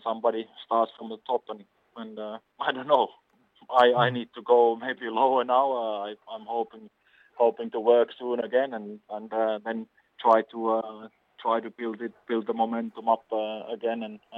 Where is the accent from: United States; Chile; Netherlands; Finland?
Finland; English is a second language; I come from Finland